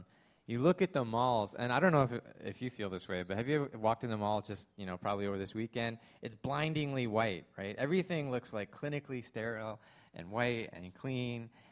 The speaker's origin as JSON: {"language": "English", "country": "Canada", "said": "Thanksgiving is really, as a Canadian, I find it very interesting"}